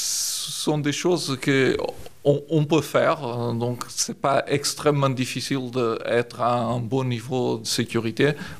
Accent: Portugal; French is a second language; now in France; Je viens du Portugal.

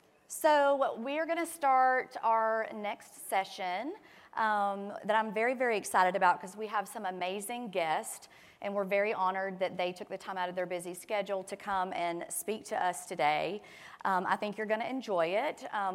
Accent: the South, United States; accent: southern; And with my southern accent, I hope that didn't sound like the other word.

